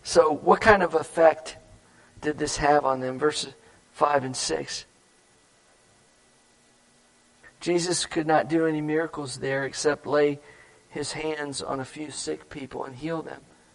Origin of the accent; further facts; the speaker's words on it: Florida, United States; I grew up in Florida, my dad was a pastor, and so I ran the church, you know, just like most little tykes